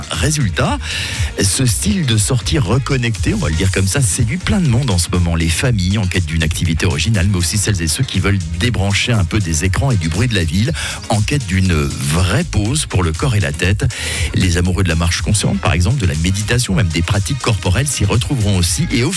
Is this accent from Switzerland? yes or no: yes; Switzerland; On a le choix chez nous en Suisse et on avance comme ça, pieds nus, sur des surfaces qui changent tout le temps.